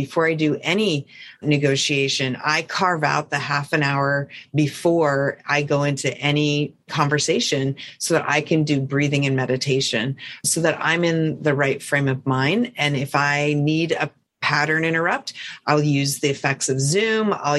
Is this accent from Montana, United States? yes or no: yes; Montana, United States; And I was like, oh, I'm from Montana.